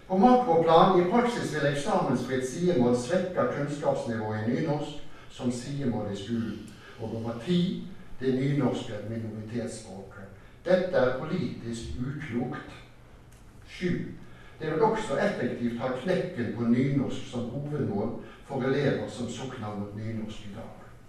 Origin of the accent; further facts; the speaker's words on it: Stord, Vestland, Norway; also born or lived in Bergen / Oslo; Jeg kommer også fra Stord og ble medlem og syremedlem i Stord Mållag. Jeg har 40 år bak meg i Bergen og Oslo i næringslivet